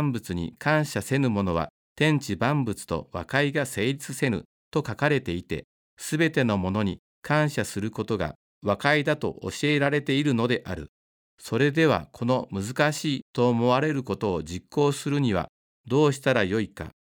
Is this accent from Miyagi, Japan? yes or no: no; Aichi, Japan; 私は地元の愛知県教科部で働くことになり